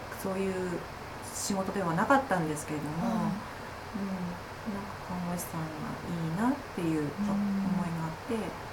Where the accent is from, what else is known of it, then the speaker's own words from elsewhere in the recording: Toyama, Japan; 私も地元富山なので、